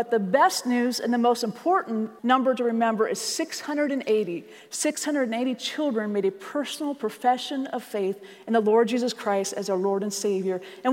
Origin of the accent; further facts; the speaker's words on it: Ohio, United States; And for example, I grew up in Ohio, and I started attending a CEF Good News Club when I was 3 years of age.